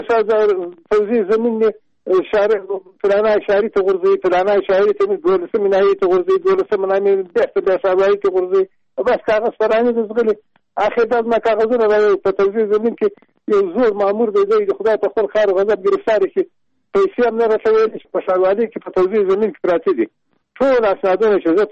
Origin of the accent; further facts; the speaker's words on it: Nimruz, Afghanistan; now in Kabul, Afghanistan; ټلیفون مې د کابل نه کړی، اصلاً زه د نیمروز ولایت یم.